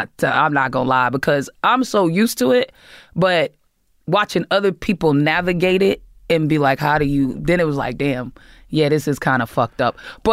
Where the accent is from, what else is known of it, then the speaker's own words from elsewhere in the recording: Boston, Massachusetts, United States; also born or lived in Georgia, United States; I was born in Georgia, but I moved to Boston before I was even a year old. I don't remember even living in Georgia.